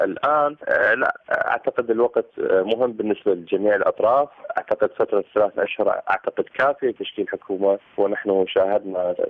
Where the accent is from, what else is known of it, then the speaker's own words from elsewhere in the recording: Iraq; حقيقة كعراقيين نحن حقيقة تاريخ لا يحددنا